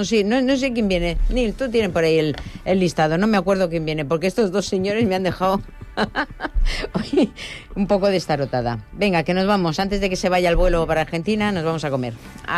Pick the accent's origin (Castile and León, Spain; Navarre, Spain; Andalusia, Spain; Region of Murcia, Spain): Andalusia, Spain; No, desde luego que yo, porque yo soy andaluz.